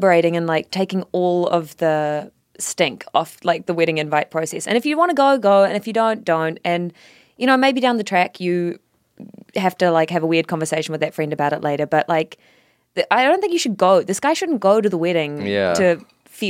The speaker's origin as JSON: {"language": "English", "country": "New Zealand", "said": "I'm from New Zealand."}